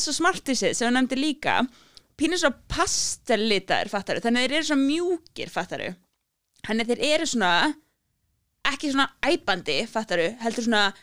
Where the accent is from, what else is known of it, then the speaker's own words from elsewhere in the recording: Grundarfjörður, Western Region, Iceland; ég ólst upp á Grundafirði sem á Snæfellsnesi og ég bara í alveg einn flottasti staðar á Íslandi og svona bara mjög fallegt